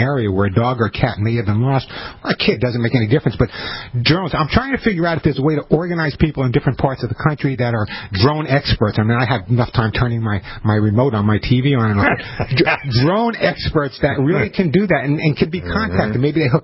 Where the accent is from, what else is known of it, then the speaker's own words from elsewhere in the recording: Long Island, New York, United States; I love fireworks. I grew up on Long Island. There were fireworks every weekend.